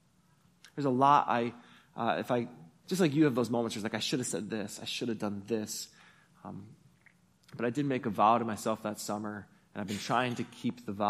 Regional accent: Hudsonville, Michigan, United States; And I grew up in Hudsonville. Like, this is not my world.

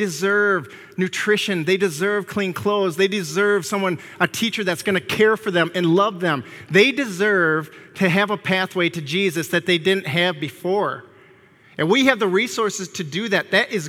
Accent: Michigan, United States; I don't know if it's because I grew up in West Michigan.

